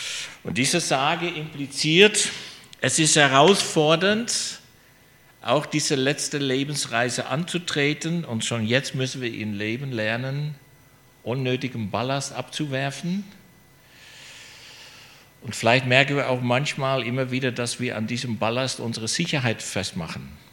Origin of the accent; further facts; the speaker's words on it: Netherlands; Ich bin Holländer